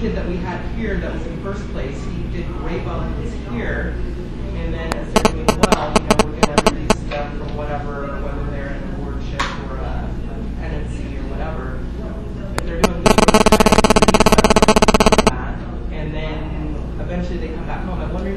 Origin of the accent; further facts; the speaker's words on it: California, United States; I come from Humboldt